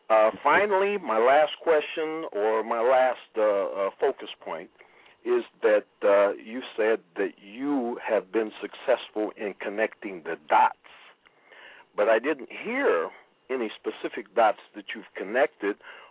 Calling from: Minneapolis, Minnesota, United States; I'm calling from Minneapolis.

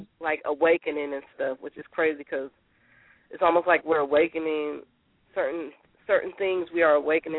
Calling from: Columbia, Missouri, United States; I'm calling from Columbia, Missouri.

